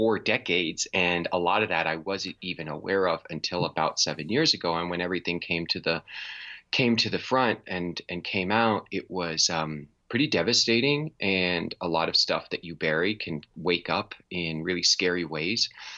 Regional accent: Midwest, United States; that is one of the harder things that I found about growing up in the Midwest.

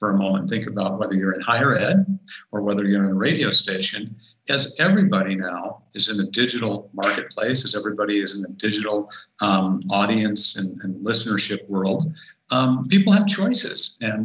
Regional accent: West Coast, United States; now in Milwaukee, United States; You know, like you, I'm originally from the West Coast

